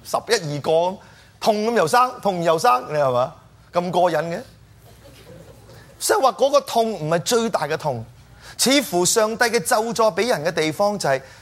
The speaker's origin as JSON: {"language": "Cantonese", "country": "China", "said": "我中國人係嘛，外嫁女咁啊"}